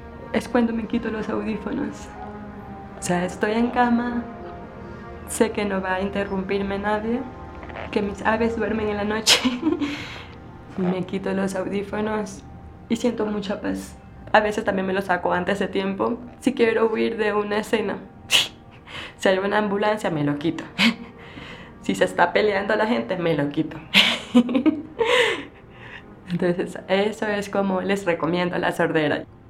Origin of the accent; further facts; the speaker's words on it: Babahoyo, Los Ríos, Ecuador; Soy de Babahoyo. Allá no hay lengua de señas.